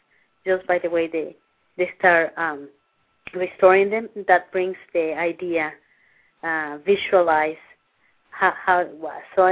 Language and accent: English; Mexico City, Mexico; I'm from Mexico City.